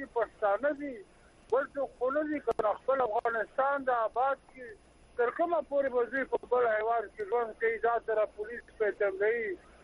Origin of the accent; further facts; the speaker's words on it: Karak, Khyber Pakhtunkhwa, Pakistan; now in Lahore, Pakistan; زه د کرک یم.